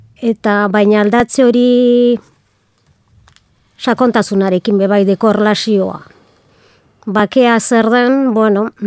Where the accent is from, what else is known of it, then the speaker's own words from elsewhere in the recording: Gernika, Basque Country, Spain; born there; Gerniken jaio nintzen, Gernikan egiten dut lan